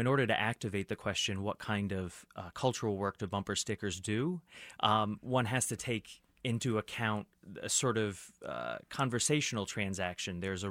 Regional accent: United States; as an American, bumper stickers are kind of part of the sort of collective consciousness

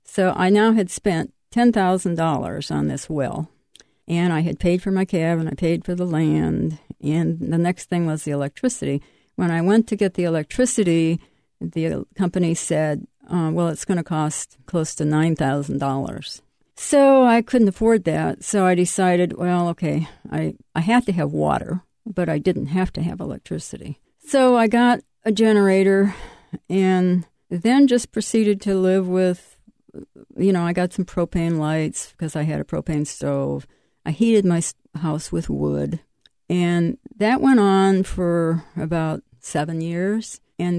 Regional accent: Iowa, United States; born there; I was born in Iowa on a farm. I have 2 brothers, and actually I started riding horses when I was 5.

